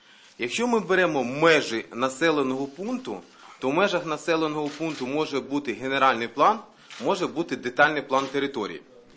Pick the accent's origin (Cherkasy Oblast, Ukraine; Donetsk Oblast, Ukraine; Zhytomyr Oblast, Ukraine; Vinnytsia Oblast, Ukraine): Zhytomyr Oblast, Ukraine; я родом з Малинського району.